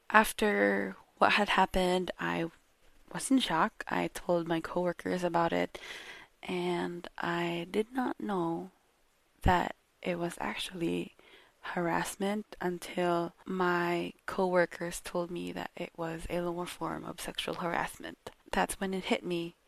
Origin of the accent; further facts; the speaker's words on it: Philippines; because I'm from the Philippines.